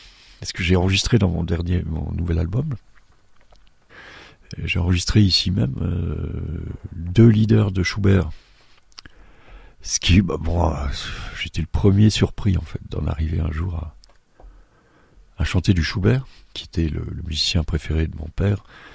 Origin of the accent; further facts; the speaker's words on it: Sainte-Marie-aux-Mines, Grand Est, France; elle se trouve à quelques kilomètres de ma ville natale, Sainte-Marie-aux-Mines.